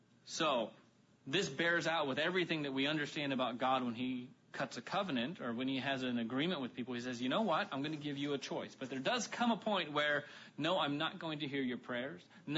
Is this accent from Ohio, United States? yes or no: yes; Ohio, United States; I grew up in Ohio, and I remember going through social studies and the American history.